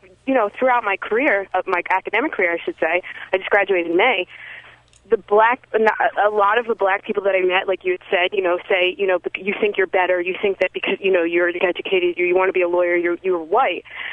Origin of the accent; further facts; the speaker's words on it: Cherry Hill, New Jersey, United States; I grew up in Cherry Hill, which is very, you know, not very many African-American or ethnic people that I grew up with going to high school.